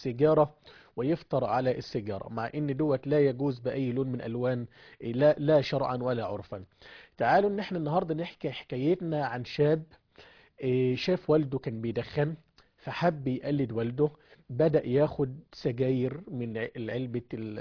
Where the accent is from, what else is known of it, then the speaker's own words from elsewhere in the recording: Egypt; احنا كمصريين